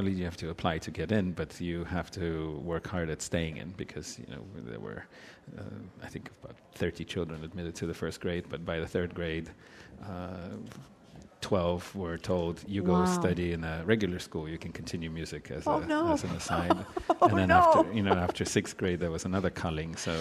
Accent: Russia; now in Boston, United States; growing up in Russia, and then it was like floodgates opened

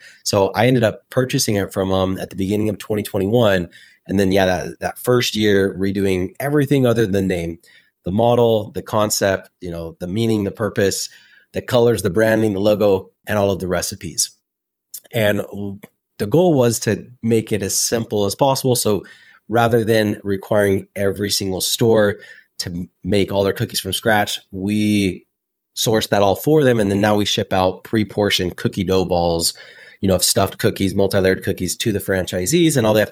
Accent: Utah, United States; Yeah, so I grew up in Utah, and there's a lot of cookie companies out of Utah.

